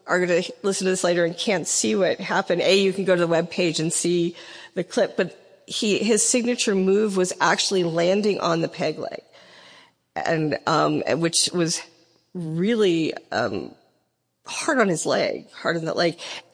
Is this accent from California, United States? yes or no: yes; Oakland, California, United States; Well, I first have to say I grew up in Oakland, California, so I knew nothing.